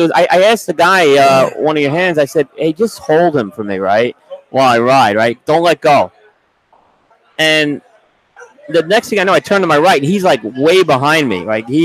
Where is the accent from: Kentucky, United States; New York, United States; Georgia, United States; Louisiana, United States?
New York, United States; New York City; I mean, like I said, I grew up in New York City